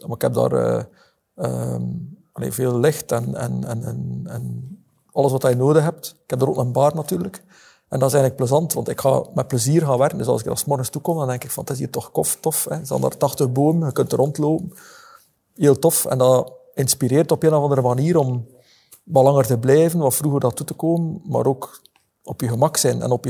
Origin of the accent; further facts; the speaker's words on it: Flemish Region, Belgium; En wij zijn daar heel slecht in, als Vlaming.